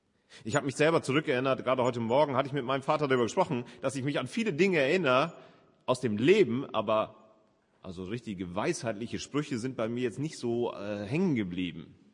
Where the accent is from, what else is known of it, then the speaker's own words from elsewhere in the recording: Northern Germany, Germany; Die Leuchttürme sind ja faszinierende Gebäude, sage ich als Norddeutscher sowieso.